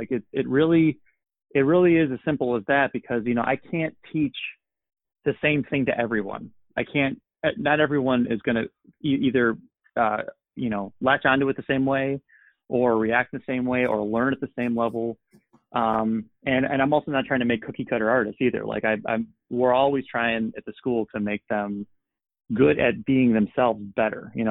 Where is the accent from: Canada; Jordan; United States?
United States; Chicago, Illinois; One of my favorite shows of the year because it's in my hometown and I've done it every year and I've watched it grow.